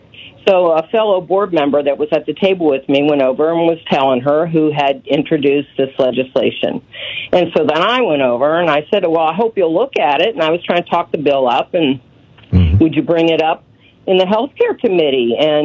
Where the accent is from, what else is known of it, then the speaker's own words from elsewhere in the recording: Pennsylvania, United States; I'm from Pennsylvania. This is for your Pennsylvania listeners. I'm in northwestern Pennsylvania.